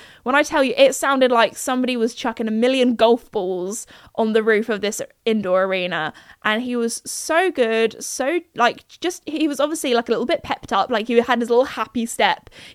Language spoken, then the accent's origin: English; United Kingdom; I feel like whenever anybody British tells a story and they do a voice for someone, we just always do an American accent, like it's a thing.